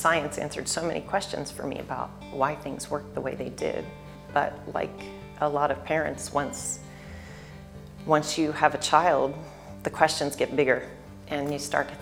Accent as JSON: {"language": "English", "region": "Maryland", "country": "United States", "tie": "born or raised there", "said": "I was raised in Maryland in a really loving family that never ever went to church."}